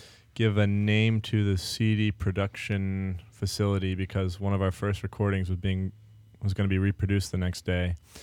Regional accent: Newton, Massachusetts, United States; We're all from the East Coast, but we met up in Portland through friends and through the newspaper.

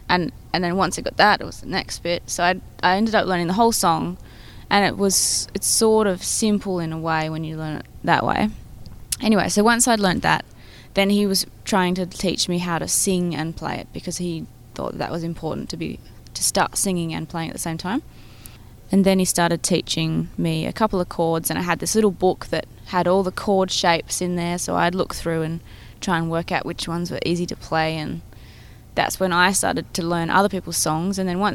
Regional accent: Western Australia, Australia; And we're from Western Australia.

